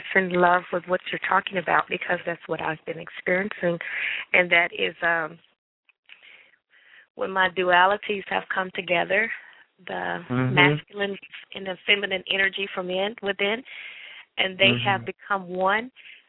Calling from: Texas, United States; I'm currently calling from Texas.

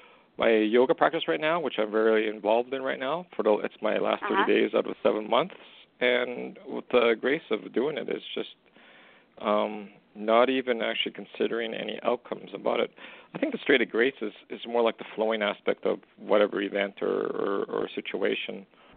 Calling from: Western Canada, Canada; I'm from Canada, Western

